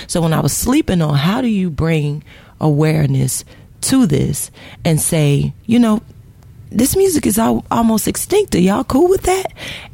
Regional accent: Atlanta, Georgia, United States; I'm from Atlanta. I like all that.

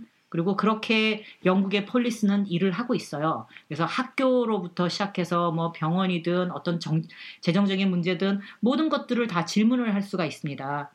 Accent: South Korea; first language Korean; 저희가 영어가 이제 한국어가 저희 모국어다 보니까 영어 때문에 겪는 모든 일들이 다 스트레스풀 하거든요.

